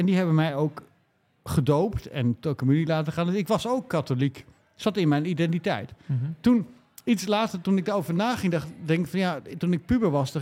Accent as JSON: {"language": "Dutch", "country": "Netherlands", "said": "ik ben een man, ik ben een Nederlander, Ik ben, ik praat Nederlands."}